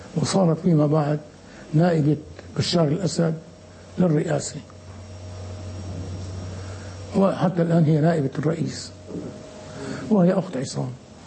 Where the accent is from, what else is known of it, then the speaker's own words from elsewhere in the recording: Syria; عندنا في الشام،